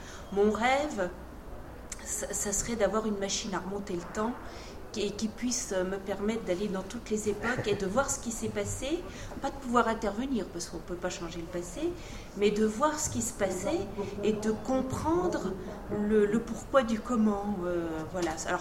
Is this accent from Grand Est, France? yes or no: yes; Vittel, Grand Est, France; born there; est le département où je vis maintenant, alors que je suis née, contrairement à Élise, je suis née dans l'eau, puisque je suis née à Vittel.